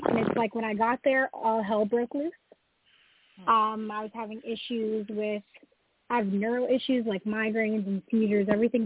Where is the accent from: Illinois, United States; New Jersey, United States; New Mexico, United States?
New Jersey, United States; I'm from good old New Jersey.